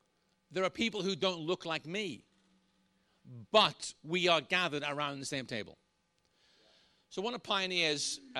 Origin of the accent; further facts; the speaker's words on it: Northern Ireland, United Kingdom; I was brought up in Northern Ireland as a Protestant.